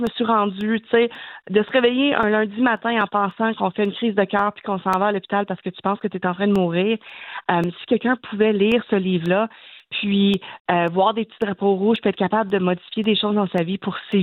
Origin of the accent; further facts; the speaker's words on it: Alexandra, Victoria, Australia; now in Castlemaine, Australia; je suis originaire d'Alexandria, mais j'habite maintenant à Castlemaine, donc c'était juste logique pour moi de faire ça dans mon village natal.